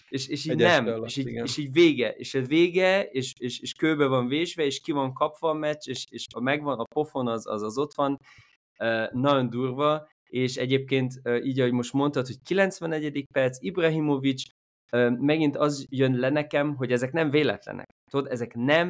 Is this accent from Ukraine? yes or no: no; Germany; és akkor Németországban születtem, Németországban élek